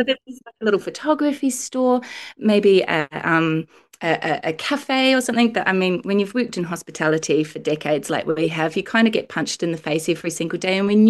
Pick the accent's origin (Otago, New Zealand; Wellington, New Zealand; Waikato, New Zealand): Otago, New Zealand; Oamaru; now in Melbourne, Australia; And so we'd often thought about moving back to New Zealand because I'm from Oamaru and we didn't have any family in Melbourne.